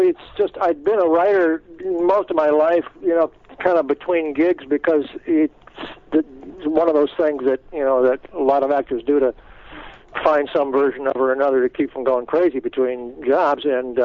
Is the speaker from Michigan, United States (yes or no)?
yes; Michigan, United States; also born or lived in New York; Well, I came from Michigan, and then I spent 10 years in New York being an actor or being a night clerk and being an actor